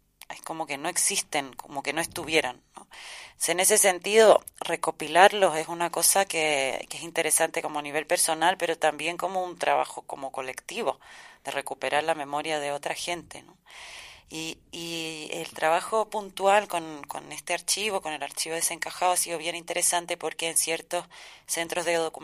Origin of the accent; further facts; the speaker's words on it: Chile; now in Spain; como las dos somos de Chile, se trata un poco de eso